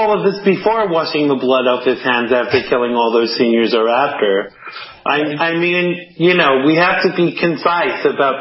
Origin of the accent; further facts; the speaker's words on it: New York, United States; And what is pleasing to me as a New Yorker is how many New Yorkers that voted for Biden are